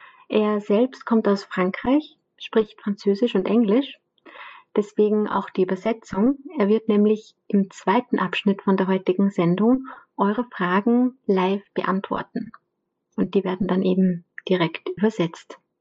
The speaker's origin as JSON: {"language": "German", "region": "Lower Austria", "country": "Austria", "said": "Ja, ich komme aus Niederösterreich"}